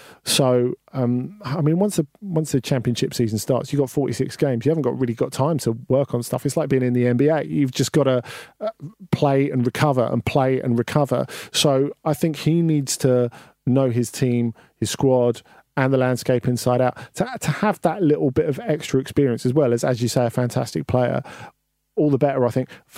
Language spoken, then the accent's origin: English; Canada; As a Canadian who follows a lot of Prem/EFL action and MLS